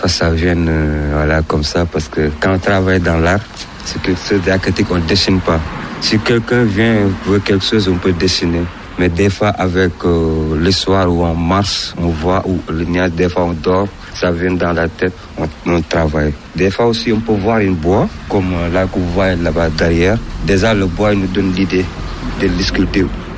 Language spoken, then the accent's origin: French; Senegal; now in Lyon, France; moi, je suis Sénégalais et qui vient en France depuis le 28 mars 2016, directement ici à Lyon.